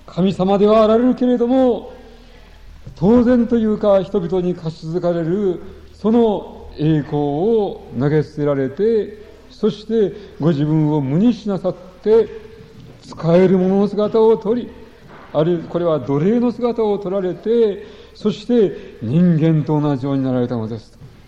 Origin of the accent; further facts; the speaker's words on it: Tottori, Japan; born there; 私は正真正銘の日本人です、鳥取生まれの日本人です